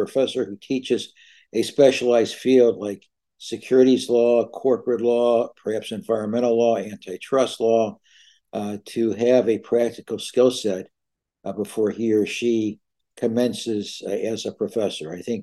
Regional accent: Detroit, Michigan, United States; born there; I was born in Detroit, Michigan. That's in the Midwest in the United States.

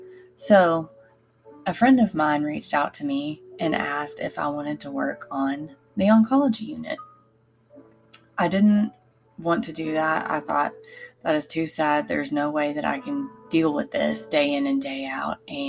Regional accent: Hot Springs, Arkansas, United States; He introduced me to an oncologist who lived in Hot Springs, my hometown, and a town that I wanted to desperately live in again to be closer to my family.

